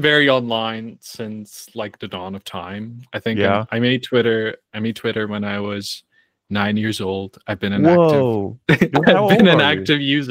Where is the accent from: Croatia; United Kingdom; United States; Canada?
Croatia; every time I tell somebody I'm from Croatia, everybody thinks like, "Oh, you live by the sea, it's like King's Landing from Game of Thrones."